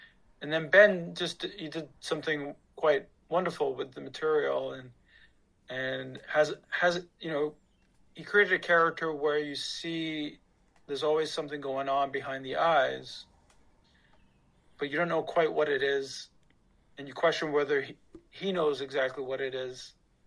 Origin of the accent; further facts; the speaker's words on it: Halifax, Nova Scotia, Canada; Halifax sort of worked for us because A, we shot it there. B, we're from there